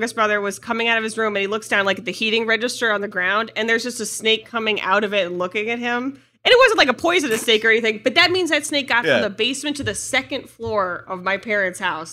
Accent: Ohio, United States; I grew up like in Northeast Ohio.

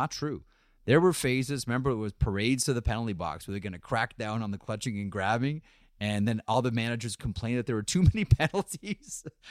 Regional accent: Guelph, Ontario, Canada; I'm from Guelph. Apparently, I can't do math.

